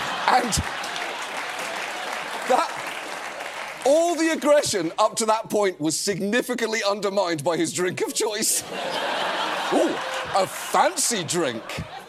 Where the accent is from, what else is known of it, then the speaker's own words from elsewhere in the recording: United States; It probably would be safer for me to go on home, where, as an American, I'm now legally more protected here.